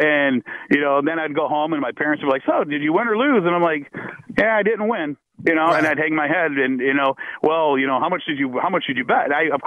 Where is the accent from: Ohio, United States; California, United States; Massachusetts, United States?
Ohio, United States; Toledo; And I remember, I grew up in Toledo, Ohio, and a buddy of mine introduced me to the casinos in Detroit because they didn't have casinos in Toledo at the time.